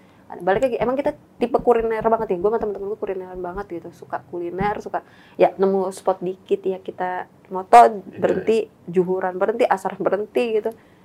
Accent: Jakarta, Indonesia; accent: Jakarta; mungkin karena logat gue sama si Afra ini kan agak ke Jakarta, balik lagi lebih ke Jakarta banget, jadi ya, oh orang Jakarta

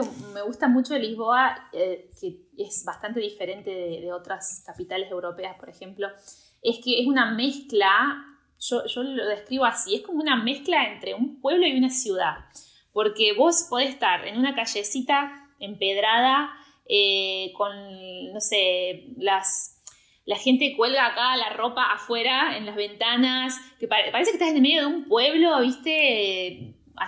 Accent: Córdoba, Argentina; moved away; Yo soy de Córdoba y no tenemos playa en Córdoba, pero bueno, tenemos playas del río

